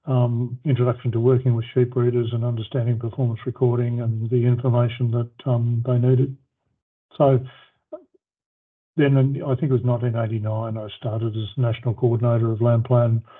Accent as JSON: {"language": "English", "region": "Tasmania", "country": "Australia", "tie": "born or raised there", "said": "I grew up in Tasmania. I did a first degree in agricultural science at the university in Tasmania."}